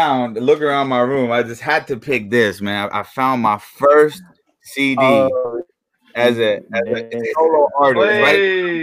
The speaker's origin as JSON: {"language": "English", "region": "California", "country": "United States", "tie": "born or raised there", "also_born_or_lived": "Virginia", "said": "you know, I grew up in California my life, and I lived in Virginia the other half."}